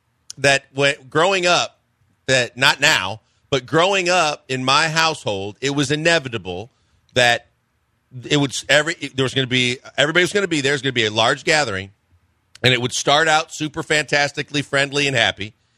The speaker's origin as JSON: {"language": "English", "region": "Midwest", "country": "United States", "tie": "born or raised there", "said": "And growing up in the Midwest, and my mom made potato salad all the time"}